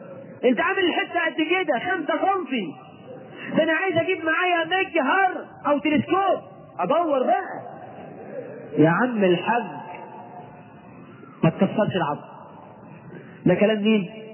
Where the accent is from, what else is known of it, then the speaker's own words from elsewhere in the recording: Egypt; احنا كمصريين